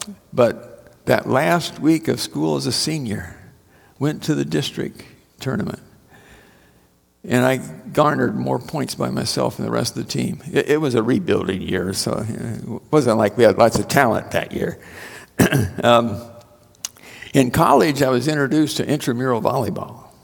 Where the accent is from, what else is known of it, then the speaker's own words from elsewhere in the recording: Webster City, Iowa, United States; my grandparents put us on the train in Webster City, Iowa, which is my hometown.